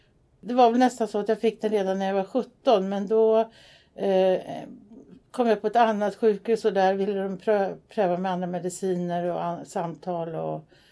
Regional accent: Bromma, Stockholm County, Sweden; born there; Nej, jag är född i Bromma, i Norra Ängby.

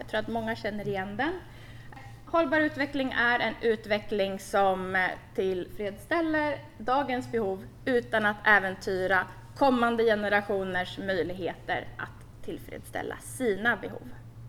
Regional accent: Tyresö, Stockholm County, Sweden; Jag är också uppvuxen i Tyresö, i Öringe.

